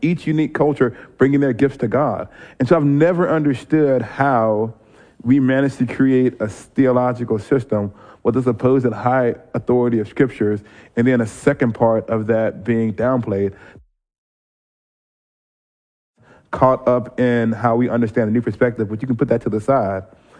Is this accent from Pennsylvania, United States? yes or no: no; Alabama, United States; moved away; also born or lived in Japan; I'm from the South, I'm from Alabama, but I've moved, and one of the biggest things that happened to me in my life, and this relates to this, and I'll get back to it, is when I moved to Japan.